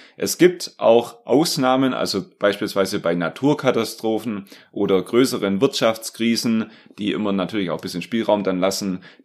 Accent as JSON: {"language": "German", "country": "Germany", "said": "Wir als Deutsche, wir halten an der schwarzen Null fest"}